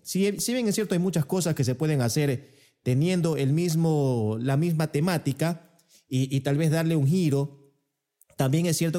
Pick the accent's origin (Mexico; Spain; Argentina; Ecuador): Ecuador; now in Moscow, Russia; Yo soy ecuatoriano, pero vivo en Rusia, en Moscú, desde el año 2012.